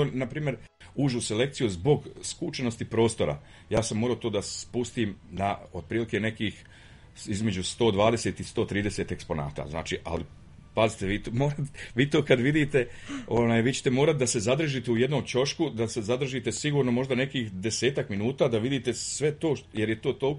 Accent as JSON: {"language": "Serbian", "town": "Banja Luka", "region": "Republika Srpska", "country": "Bosnia & Herzegovina", "said": "ja sam jedina osoba iz Banja Luke"}